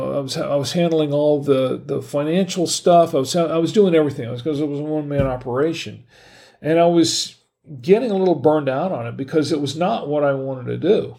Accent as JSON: {"language": "English", "town": "Gainesville", "region": "Florida", "country": "United States", "tie": "born there", "also_born_or_lived": "North Carolina", "lives_now": "Charlotte, United States", "said": "I was born in Florida. I was born in Gainesville. I was born in Florida. Florida was my home. And I lived in North Carolina for 10 years when I was a kid, but I never liked it."}